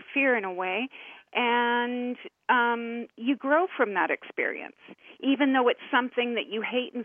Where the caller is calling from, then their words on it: Richmond, British Columbia, Canada; I'm calling from Richmond